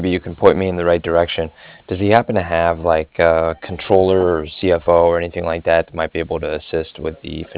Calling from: Cardiff, Wales, United Kingdom; and I'm calling from Cardiff.

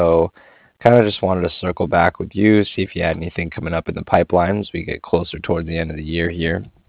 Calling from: Florida, United States; I'm calling from

